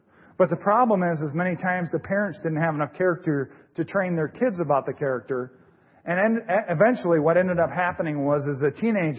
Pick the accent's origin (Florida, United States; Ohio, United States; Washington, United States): Washington, United States; I remember when I was in church and growing up in Washington State, there was a saying up on the wall